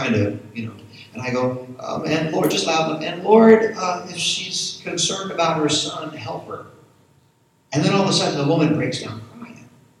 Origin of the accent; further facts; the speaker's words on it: East Coast, United States; but where I was raised in the East Coast, it's just a total melting pot.